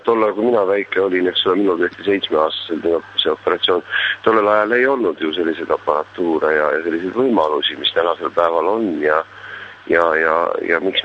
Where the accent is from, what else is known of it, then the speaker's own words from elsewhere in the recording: Jõhvi, Ida-Viru County, Estonia; see on mu kodukoht, eks ole, ja ma olen Jõhvis keskuse lõpetanud